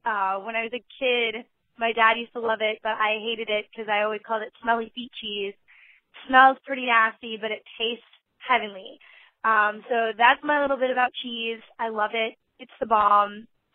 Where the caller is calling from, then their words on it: Boston, Massachusetts, United States; I'm a listener from the Boston area.